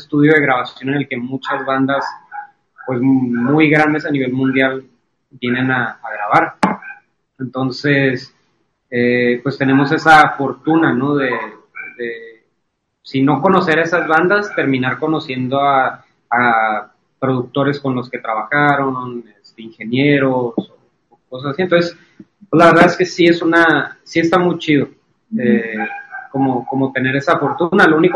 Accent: Mexico City, Mexico; de que seamos de acá, ¿no? O sea, pues sí, ahora sí que nos ven como paisas, pues.

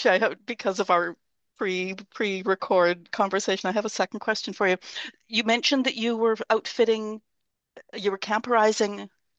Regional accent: Canada; You're Canadian, I'm Canadian.

